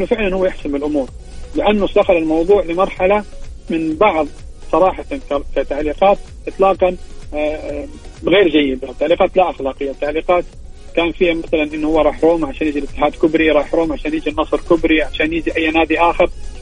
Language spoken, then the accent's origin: Arabic; Saudi Arabia; يعني أنا أنا أنا أنا كسعودي